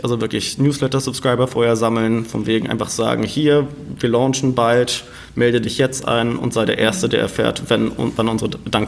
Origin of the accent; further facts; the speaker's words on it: Hamburg, Germany; Als Hamburger weiß man das ja nicht.